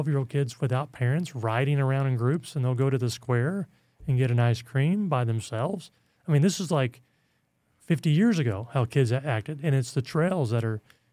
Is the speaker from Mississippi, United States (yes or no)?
no; Bentonville, Arkansas, United States; met a lady from Ontario that didn't even know I was from Bentonville.